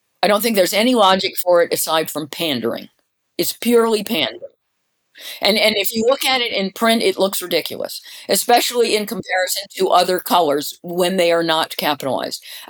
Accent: London, United Kingdom; I am a Londoner.

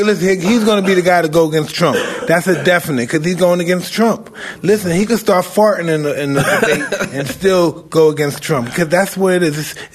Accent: New York City, New York, United States; I'm from Brownsville, Brooklyn, okay?

